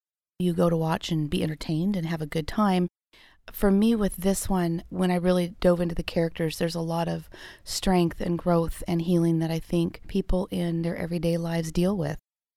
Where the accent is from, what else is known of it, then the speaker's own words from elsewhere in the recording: Chico, California, United States; also born or lived in Arkansas, United States; I grew up in Chico. I graduated from PV, but I spent 1982 to 84 living with my mom and dad. We went back to Arkansas and stayed with family